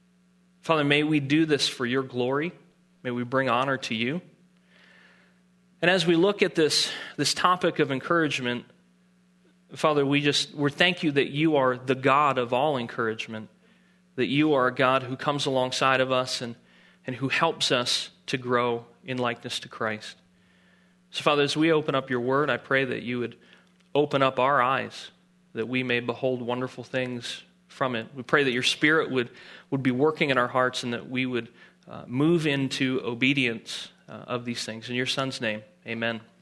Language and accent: English; New Jersey, United States; Now, I'm from Jersey, just outside of Philly, and so all of my illustrations tend to be Philadelphia illustrations.